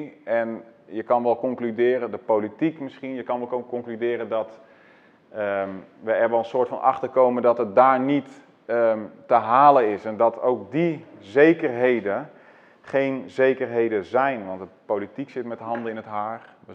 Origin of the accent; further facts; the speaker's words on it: Netherlands; Je ziet dat dus ook, dat wij als Nederlanders dat daar allemaal een beetje last van hadden en misschien wel hebben.